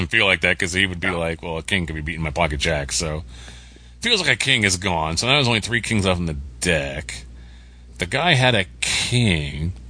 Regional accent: Connecticut, United States; That's because we're both from Connecticut.

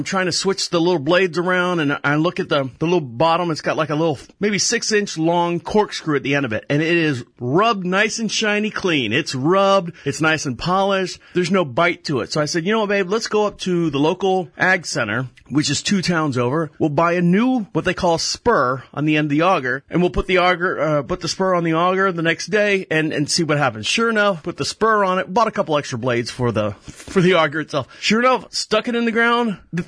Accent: Orlando, Florida, United States; I was born and raised in Orlando, lived just outside of Sanford in a small little town called Enterprise.

